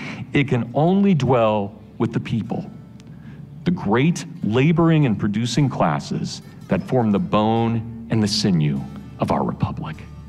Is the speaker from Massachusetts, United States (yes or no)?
no; Kansas, United States; And I grew up in Kansas. I've been to the Eisenhower Museum a million times